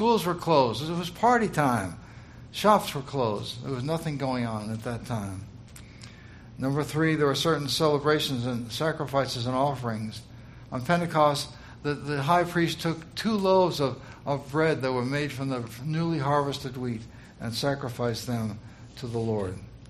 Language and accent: English; New York City, New York, United States; It always, for me, growing up in New York City, it was always something down where the city mission was